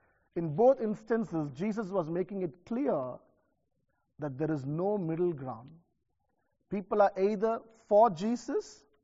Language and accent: English; India; I come from India where the transportations are very different.